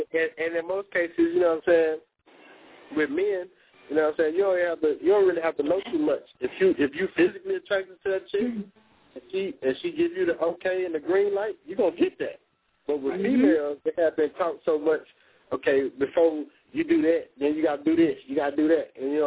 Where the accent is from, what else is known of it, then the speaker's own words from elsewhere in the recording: Texas, United States; I was born and raised in Fifth Ward, East Texas, man.